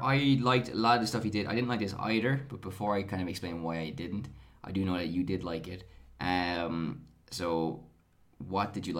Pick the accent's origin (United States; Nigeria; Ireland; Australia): Ireland; moved away; I am an Irish immigrant, and obviously as an Irish person I'm familiar with what music represents in our culture